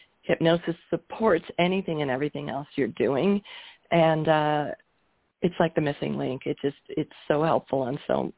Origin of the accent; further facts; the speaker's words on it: Canada; I'm from Canada. We were living in Canada at the time.